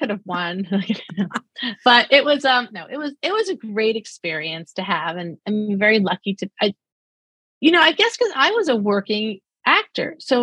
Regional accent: Brooklyn, New York, United States; I had for some reason they cast me as a blonde French model, which is completely not me. I'm short, dark hair, and from Brooklyn.

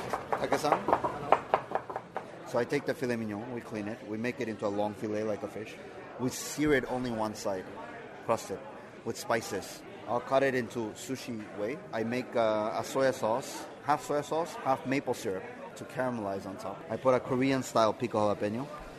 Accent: Argentina; also born or lived in Paraguay / Brazil; This is my restaurant, Park. I was originally from Argentina. I grew up in Argentina, Paraguay, and Brazil.

